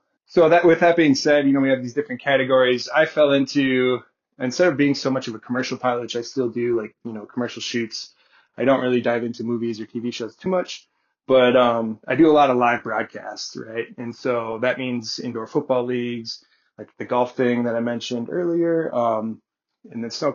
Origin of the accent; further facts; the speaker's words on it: Elk River, Minnesota, United States; So I grew up snowmobiling. I'm from Elk River.